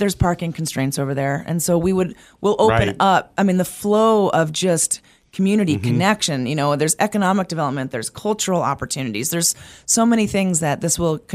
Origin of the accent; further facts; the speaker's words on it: Montana, United States; I'm from Montana. I've lived in Missoula for 26 years.